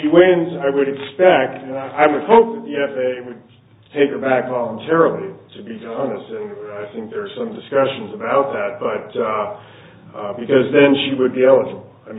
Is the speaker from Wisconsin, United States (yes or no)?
no; Denver, Colorado, United States; from Denver, Colorado.